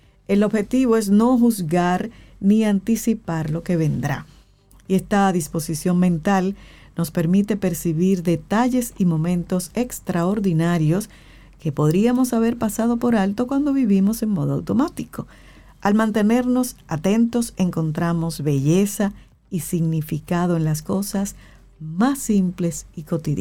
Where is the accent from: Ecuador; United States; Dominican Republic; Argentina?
Dominican Republic; Eso somos los dominicanos.